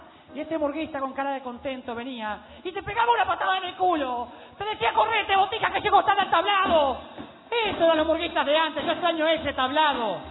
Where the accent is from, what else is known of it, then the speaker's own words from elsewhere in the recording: Uruguay; como uruguaya me siento como defraudada